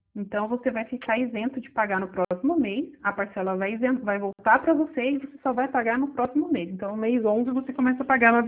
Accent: Santa Catarina, Brazil; Curitiba, eu sou de Santa Catarina.

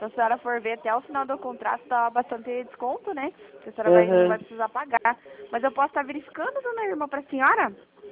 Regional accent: Guarapuava, Paraná, Brazil; Eu estou falando do interior do Paraná, sou de Guarapuava.

